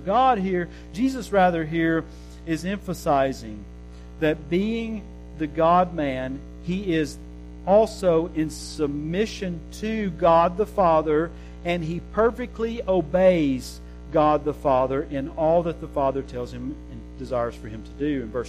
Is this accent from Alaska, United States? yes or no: no; Russellville, Alabama, United States; I'm from Russellville, Alabama, so when I'm outside, I spit sometimes, okay?